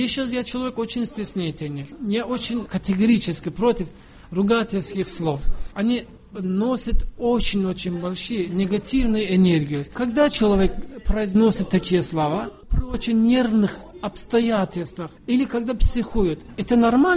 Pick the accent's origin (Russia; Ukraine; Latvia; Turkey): Turkey; Russian is a second language; А он говорит, вы откуда? Я говорю, из Турции. Так что вы мусульман? Я говорю, да.